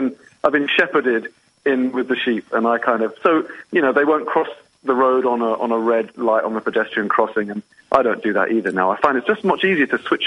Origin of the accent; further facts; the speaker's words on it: London, United Kingdom; moved away as an adult; also born or lived in Copenhagen / Paris; I came from London in the middle of the 90s